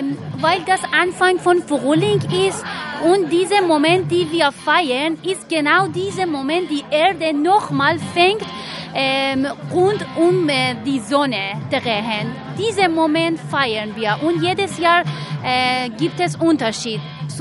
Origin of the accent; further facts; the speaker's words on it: Iran; ich komme aus dem Iran.